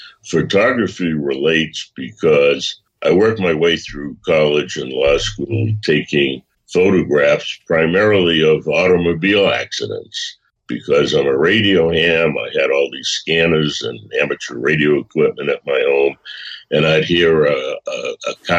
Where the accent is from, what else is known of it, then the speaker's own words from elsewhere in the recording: Boston, Massachusetts, United States; I was born and raised in Boston, you know, not all that far from you.